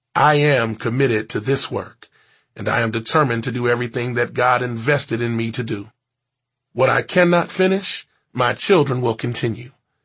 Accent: Cincinnati, Ohio, United States; also born or lived in Houston / Atlanta / New Jersey / Greenville; Why there and not my hometown of Cincinnati? Why not Houston or Atlanta or New Jersey or any of the other cities I've lived in?

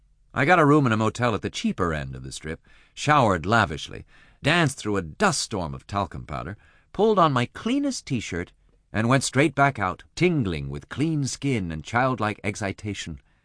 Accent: Iowa, United States; I had never done this before. I'm from Iowa.

